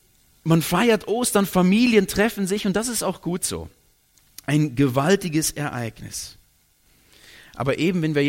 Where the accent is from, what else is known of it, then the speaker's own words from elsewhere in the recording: North Rhine-Westphalia, Germany; now in Switzerland; Ich bin in der Nähe von Köln aufgewachsen